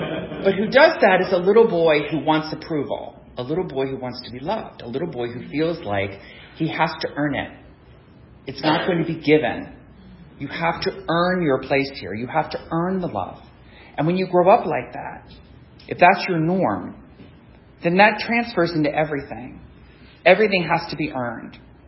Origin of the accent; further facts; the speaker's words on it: Philadelphia, Pennsylvania, United States; I was the youngest of 4. I grew up in Philadelphia. My father worked in a garage. My mother was a housewife.